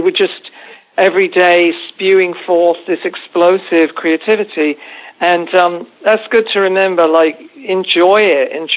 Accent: Reading, South East England, United Kingdom; But I ended up in retail at the John Lewis store in my hometown of Reading.

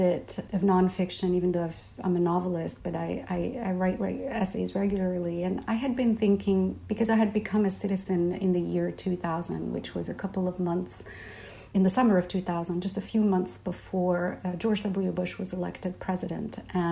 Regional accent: Morocco; somebody who was born and raised in Morocco. And as you know, Morocco is a formerly colonized country.

